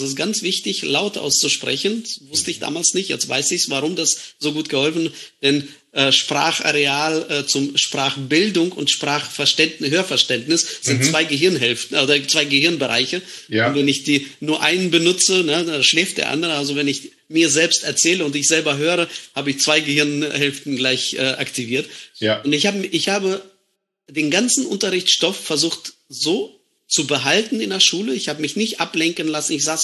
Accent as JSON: {"language": "German", "country": "Germany"}